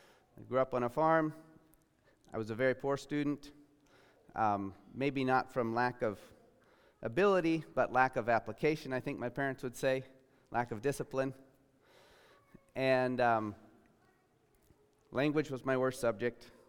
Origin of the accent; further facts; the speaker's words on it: Washington, United States; Summer of 95, I grew up basically in Washington State. Born and raised there, and the summer of 95 found me working in the Willamette Valley in Oregon